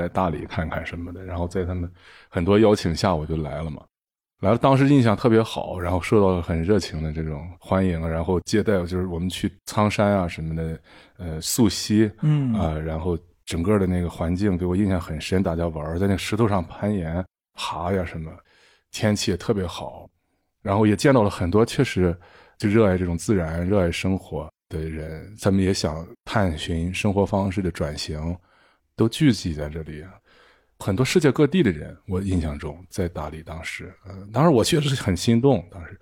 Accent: Qingdao, Shandong, China; 我是青岛人嘛。

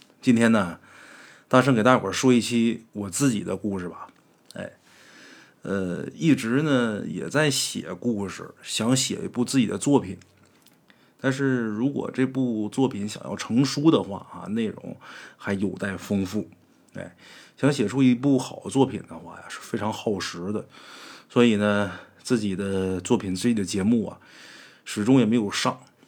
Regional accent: Haicheng, Liaoning, China; 我那时候就应聘到我老家海城的一家演艺酒吧，在那儿工作。

